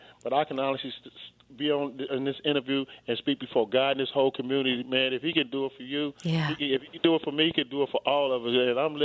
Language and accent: English; Bakersfield, California, United States; I was raised on Wilkins and Bliss in Bakersfield, Kern County, right off of Union. And that's where I was raised.